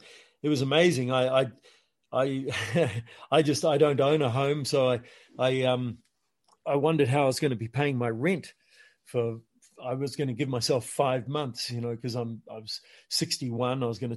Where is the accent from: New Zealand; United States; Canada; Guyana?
New Zealand; Stewart Island, Southland; I always realized I'm from Stewart Island. I'm from Rakiura, and only a few hundred people on this planet have ever been fourth generation Rakiurians, Stewart Islanders, and I'm one of them.